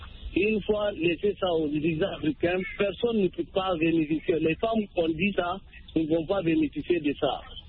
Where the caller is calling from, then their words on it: Gaya, Dosso, Niger; Je suis de Gaïa. Niger, Gaïa. Gaïa se trouve dans la région de Dosso.